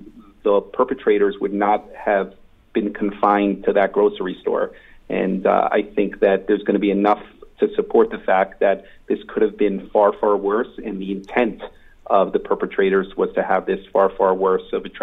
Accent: United States; as a Jewish American, I don't really identify with the policy change. To me, I am American first as my nationality, and Jewish is my faith.

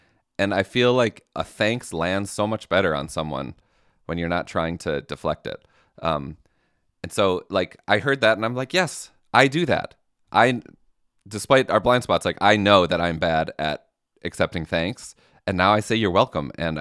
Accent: Midwest, United States; I'm from the Midwest. We are a sorry people.

